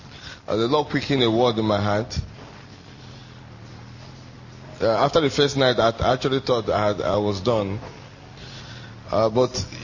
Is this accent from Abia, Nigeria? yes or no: yes; Umuahia, Abia, Nigeria; We grew up in Umuahia together as young people